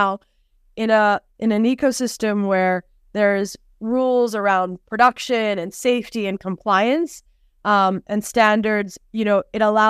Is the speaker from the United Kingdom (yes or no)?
no; Jamaica; accent: North American; Despite my sort of North American accent where I was educated, but I'm Jamaican. I grew up here. This is my home.